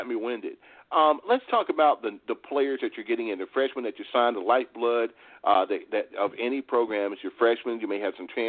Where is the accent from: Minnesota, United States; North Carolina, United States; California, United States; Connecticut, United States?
North Carolina, United States; Murfreesboro; They would come to my hometown of Murfreesboro, North Carolina, and they would play Chowan.